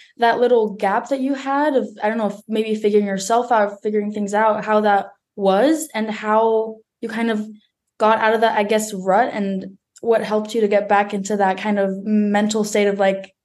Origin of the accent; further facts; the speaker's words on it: Berlin, Germany; English is a second language; I'm from Berlin and it just gets too much after some time.